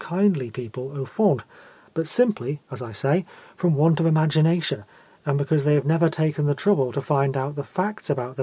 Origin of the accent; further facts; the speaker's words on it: Scotland, United Kingdom; I'm a Scotsman and that I'm a poet.